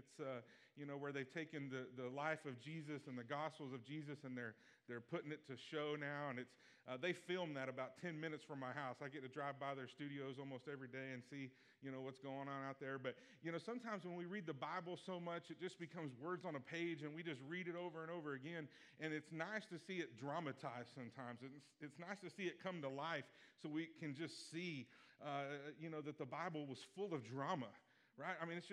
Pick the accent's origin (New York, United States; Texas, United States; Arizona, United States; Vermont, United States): Texas, United States; Maypearl; I come from Maypearl, which is a suburb of Waxahachie.